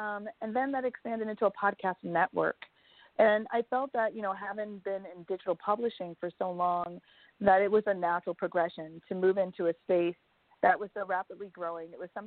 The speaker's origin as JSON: {"language": "English", "region": "Connecticut", "country": "United States", "tie": "born or raised there", "also_born_or_lived": "Jamaica", "said": "I was in the middle of Connecticut. That's where I grew up. I was born in Jamaica. I'm one of six."}